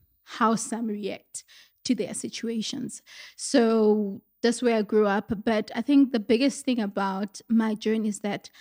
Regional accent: Mafikeng, North West, South Africa; So that's where I'm from. I went to school there and my entire childhood, I was in Mafikeng. I went to a village school. So there was this time where I started calling myself a village girl.

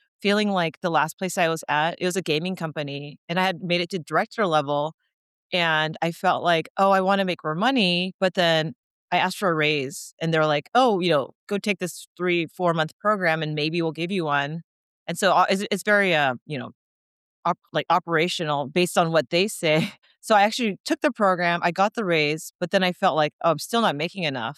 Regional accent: Seattle, Washington, United States; now in Orange County, United States; Yeah, so I am from Seattle originally, but I am now currently based in Orange County, California

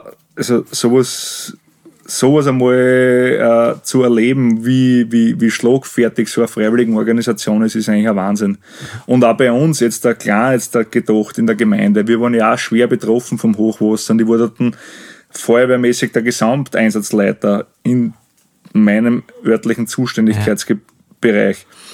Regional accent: Lower Austria, Austria; jetzt ich als Niederösterreicher gesprochen

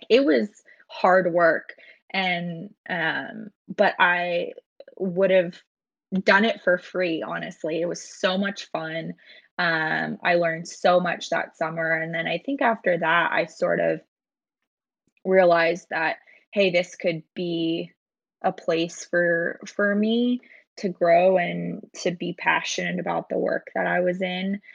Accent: Portland, Oregon, United States; I actually grew up here in Portland too. So a lot of my family lives here, and growing up in Portland, sort of Nike, and being in Oregon

